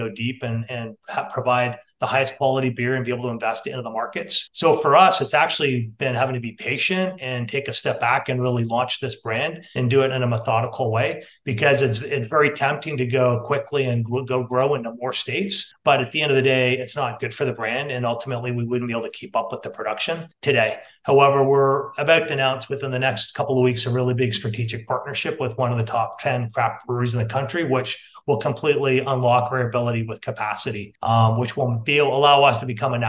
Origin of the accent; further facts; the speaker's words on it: Canada; I'm Canadian, if you haven't picked that up.